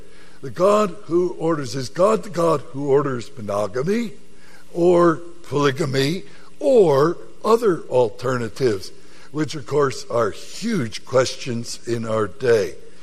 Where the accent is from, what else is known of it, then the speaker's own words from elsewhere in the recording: United States; There's no way in which I can say, I'm an American, but I'm not part of what's happening in America today.